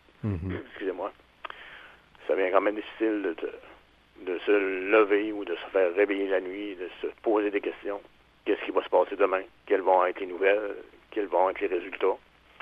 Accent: Quebec, Canada; now in Rimouski, Canada; en tant que Gaspésien d'origine, maintenant Rimouskois

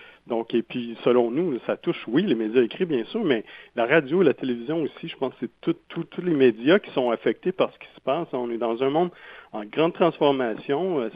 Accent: Quebec, Canada; réfléchir en tant que Québécois, en tant que citoyen

